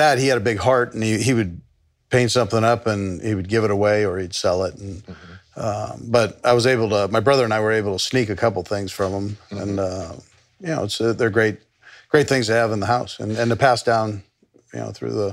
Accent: Los Angeles, California, United States; And that was a great upbringing where I grew up in Los Angeles.

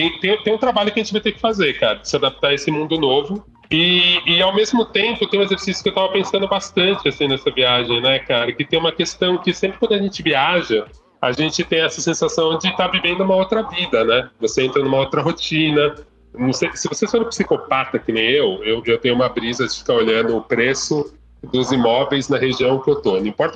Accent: São Paulo, Brazil; now in Rio de Janeiro, Brazil; ainda mais sendo paulistano e estando no Rio

